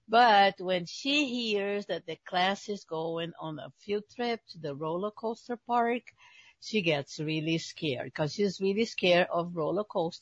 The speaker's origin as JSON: {"language": "English", "country": "Brazil", "second_language": "English", "moved": "as an adult", "lives_now": "United States", "said": "I'm from Brazil. Mm-hmm. So I did write two books in Brazil, got them published. And then I moved here to United States in 1991, I think."}